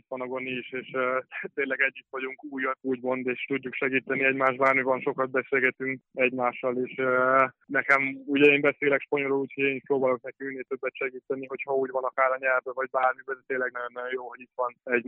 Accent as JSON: {"language": "Hungarian", "town": "Veszprém", "region": "Veszprém County", "country": "Hungary", "said": "főleg nekem veszprémiként, úgyhogy Veszprémben is voltam az akadémián"}